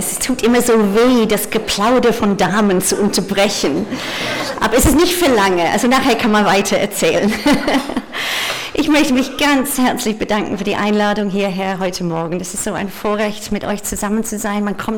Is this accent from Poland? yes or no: no; England, United Kingdom; German is a second language; now in Germany; Ich komme ursprünglich aus England. Das hört man in dem Akzent. Oder von woanders. Und obwohl ich jetzt ganz stolze eingebürgerte Deutsche bin seit einem Jahr, ich bin ein Brexit-Flüchtling.